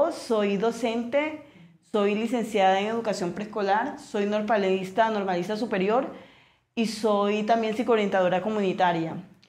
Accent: Montería, Córdoba, Colombia; also born or lived in Magangué; Y yo soy de Montería, pero mi papá lo trasladan para Magangué, Bolívar.

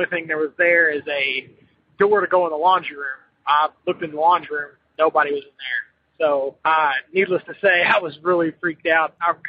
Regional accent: Louisville, Kentucky, United States; I'm from Louisville, Kentucky, and I had an experience when I was in high school.

